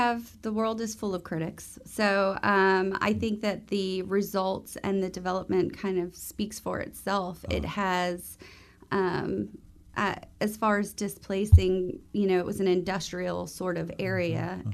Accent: Miami, Florida, United States; Because I'm from South Florida and born in Miami

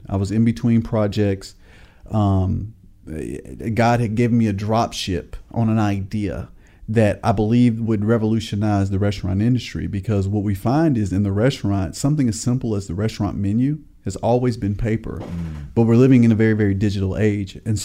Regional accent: Indianapolis, Indiana, United States; now in Tallahassee, United States; Indianapolis, Indiana.

